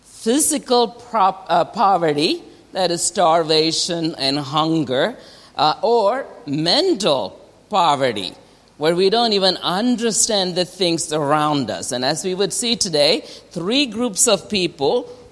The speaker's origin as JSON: {"language": "English", "country": "India", "tie": "born or raised there", "said": "when I grew up in India"}